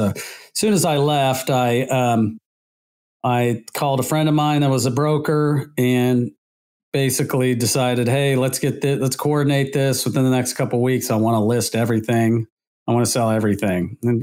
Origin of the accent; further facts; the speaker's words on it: Seal Beach, California, United States; Yeah, so I grew up in Seal Beach, which is in Orange County. It's just south of Long Beach.